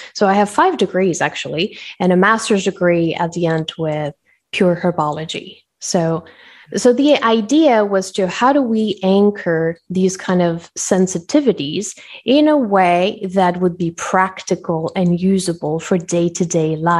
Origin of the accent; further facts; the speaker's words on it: Switzerland; also born or lived in Colombia; my mom is from Colombia and I grew up in Switzerland, actually. We moved to Switzerland when I was a child and I grew up there until I was 14. So French, Spanish were kind of my base languages.